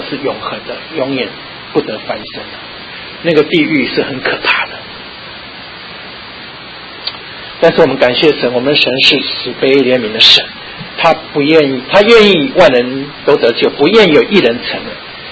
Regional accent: Taiwan; 我们台湾人哈很迷信，我觉得有一件事就是有点妙的。

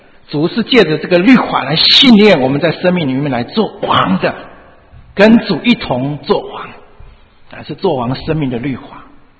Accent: Taiwan; 那福建我没去过了，我是从福建，我们家是从福建后来迁到台湾去的。

